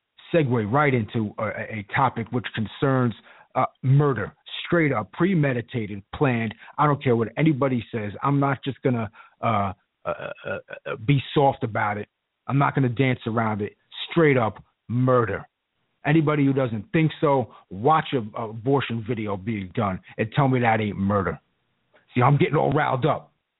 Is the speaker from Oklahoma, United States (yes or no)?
no; Long Island, New York, United States; I grew up listening to … I'm from Long Island. I grew up listening to that stuff.